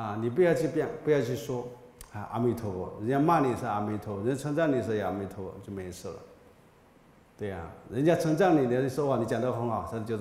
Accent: China; 所以我们作为一个中国人呢我们感觉到很骄傲，很殊胜，很自豪。

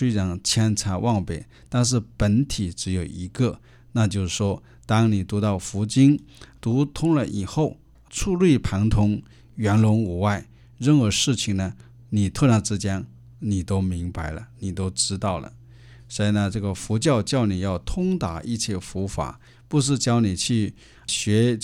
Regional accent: China; 那么中国有5000年的文化，其中有两个朝代是值得我们中国人骄傲的

